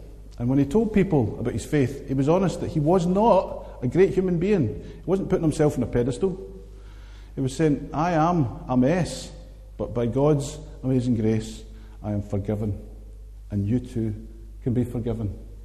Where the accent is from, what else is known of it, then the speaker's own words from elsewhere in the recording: Stewarton, Scotland, United Kingdom; I grew up in a little town. The middle picture is a picture of my hometown called Stourton in Ayrshire.